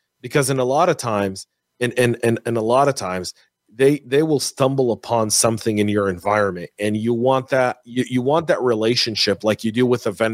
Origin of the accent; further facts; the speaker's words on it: California, United States; born there; It's my hometown, right? I was born in the Bay Area.